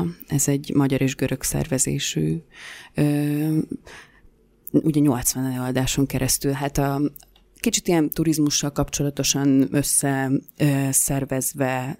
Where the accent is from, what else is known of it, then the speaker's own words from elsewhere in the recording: Hungary; first language Hungarian; van magyar nyelven, amiben felnőttem, tehát nekem magyar az anyanyelvem, és a görög pedig édesapámnak az anyanyelve